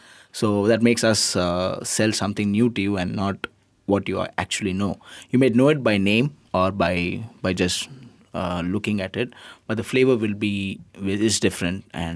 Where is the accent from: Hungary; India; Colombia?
India; now in Malaysia; And for me, since I come from India